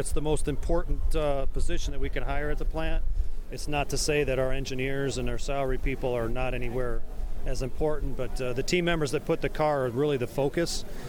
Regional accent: Midwest, United States; I'm from the Midwest. It's an interesting dynamic because we've got a California facility. Great people out there as well, but there's nothing like a Midwest town. So that's how I grew up.

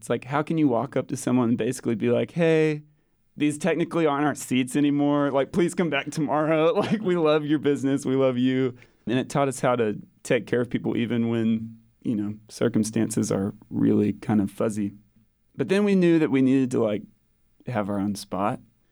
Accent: Waco, Texas, United States; growing up in Waco, you always hear, like, Wacoans are so kind of persnickety about places.

